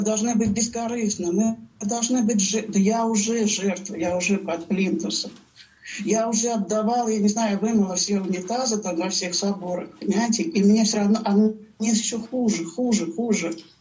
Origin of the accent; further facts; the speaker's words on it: Saint Petersburg, Russia; Как бы я из Петербурга